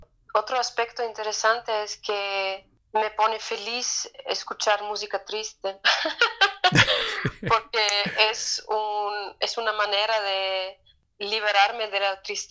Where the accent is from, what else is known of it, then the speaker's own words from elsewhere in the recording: Austria; accent: Austrian dialect; first language Austrian German dialect; Spanish is a second language; Pero así es que tal vez después del dialecto austríaco, el español para mí es la lengua más cercana